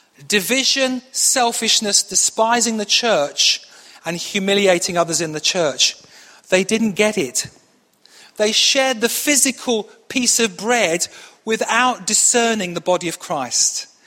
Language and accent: English; Manchester, North West England, United Kingdom; Could be I was brought up in Manchester, maybe, I don't know.